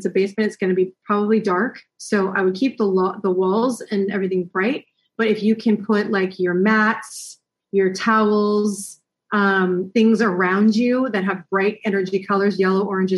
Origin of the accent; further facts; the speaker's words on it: United States; I say we being an American, the States